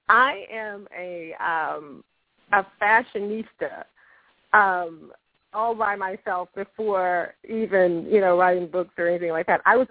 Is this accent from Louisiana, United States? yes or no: no; Mississippi, United States; Yeah, in Mississippi, of all places. I learned so much from my family.